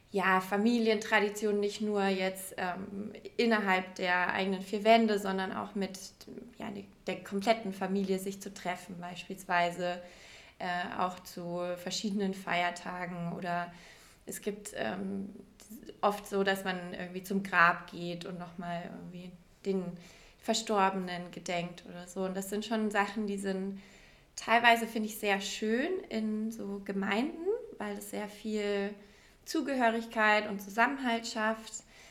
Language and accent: German; Bavaria, Germany; ich bin ja auch aus Bayern, vom Land. Da werden Traditionen ja bekannterweise groß geschrieben.